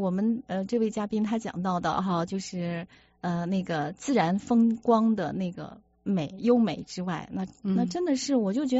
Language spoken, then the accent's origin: Chinese; Xi'an, Shaanxi, China; moved away as an adult; 因为我是来自西安，我呢，就是在。西安呢土生土长，然后呢长到了这个一定的年龄啊，到了这个中年的时候呢，然后奔向了一个新的一个地方。